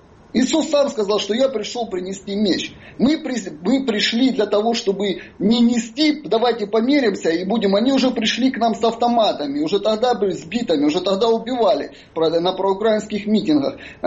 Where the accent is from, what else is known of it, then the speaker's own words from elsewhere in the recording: Donetsk, Donetsk Oblast, Ukraine; я житель Донецка, я родился в Донецке, вырос в Донецке